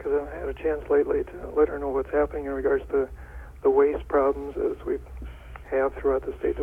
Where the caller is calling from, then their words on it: Healy, Alaska, United States; I'm calling from Healy, Alaska.